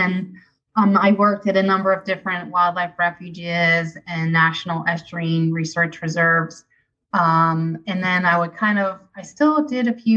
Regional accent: Boston, Massachusetts, United States; I grew up outside of Boston, 11 miles outside of Boston.

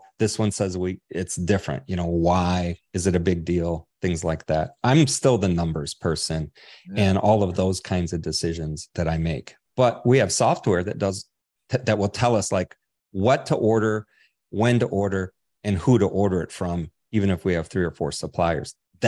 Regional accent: Farmington Hills, Michigan, United States; I grew up in southeastern Michigan. I call it the ghetto part of Farmington Hills. We were like lower middle class.

